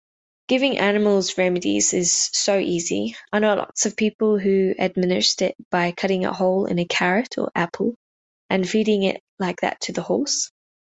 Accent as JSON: {"language": "English", "region": "Western Australia", "country": "Australia", "said": "and I'm from Western Australia."}